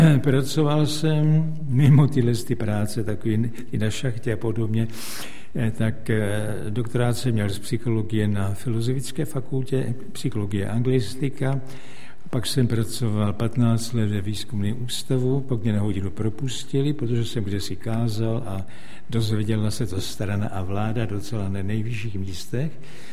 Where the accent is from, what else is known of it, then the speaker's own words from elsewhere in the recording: Litoměřice, Ústí nad Labem Region, Czechia; born there; narodil jsem se v Litoměřic nebo v blízkosti Litoměřic